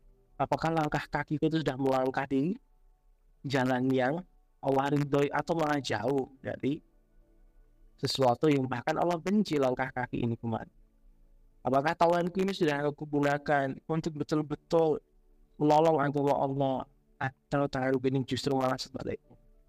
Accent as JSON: {"language": "Indonesian", "town": "Surakarta", "region": "Central Java", "country": "Indonesia", "tie": "born or raised there", "said": "Kampung halaman jenderal di mana? Di Solo. Kalau jenderal aslinya Solo, lahir di Solo, kota Solo."}